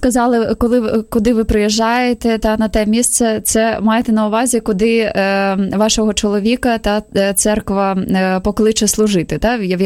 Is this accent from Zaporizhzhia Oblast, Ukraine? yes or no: yes; Zaporizhzhia, Zaporizhzhia Oblast, Ukraine; я з Запоріжжя, то відомо мені